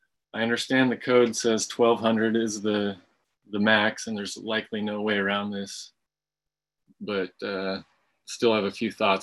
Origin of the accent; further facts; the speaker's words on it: Bainbridge Island, Washington, United States; I grew up on Bainbridge on the south end. I went to Blakely Elementary all the way through Bainbridge High School.